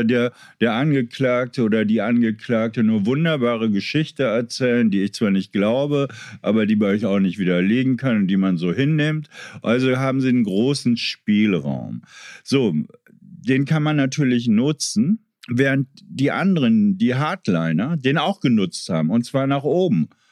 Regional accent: Meppen, Lower Saxony, Germany; Amsterdam ist die Strecke zu meiner Heimatstadt Meppen

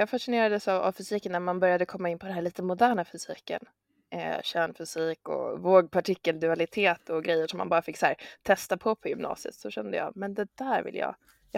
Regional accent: Örebro, Örebro County, Sweden; Och då föddes jag i Örebro. Jag har växt upp där med en stor familj, har många syskon.

